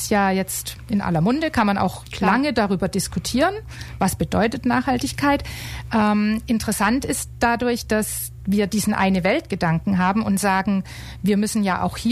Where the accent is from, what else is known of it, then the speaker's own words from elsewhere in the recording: Germany; Ich bin Deutsche